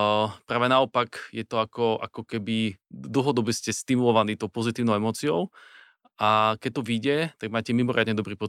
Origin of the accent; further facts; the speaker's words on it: Dolný Kubín, Žilina Region, Slovakia; ja pochádzam z Dolného Kubina